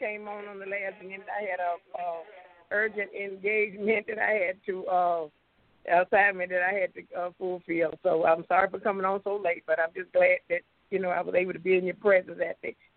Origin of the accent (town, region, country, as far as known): Hammond, Louisiana, United States